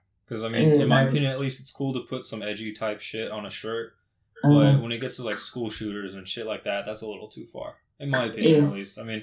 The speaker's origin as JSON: {"language": "English", "region": "California", "country": "United States", "said": "We're in California, because I'm from California, too."}